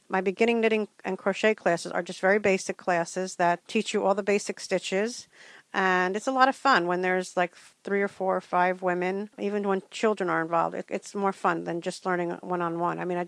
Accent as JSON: {"language": "English", "town": "Roselle", "region": "New Jersey", "country": "United States", "tie": "born or raised there", "said": "I grew up in Roselle, and this is like home to me. This is like a backyard to me, even though I don't live around here anymore."}